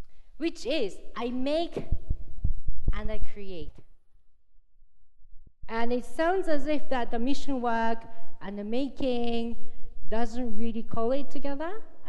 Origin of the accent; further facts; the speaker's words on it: Japan; Because as I came from Japan, and we talk about all the time about different cultures, saying we use chopsticks and you use knife and fork, we eat rice and you eat bread